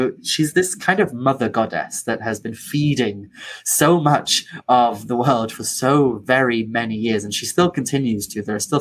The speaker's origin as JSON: {"language": "English", "town": "Anglesey", "region": "Wales", "country": "United Kingdom", "tie": "born or raised there", "said": "I grew up on Ynysmon, as I mentioned in the beginning. Ynysmon is an island that is very well known for its agriculture and its history of like feeding the rest of Wales and such, its farming traditions."}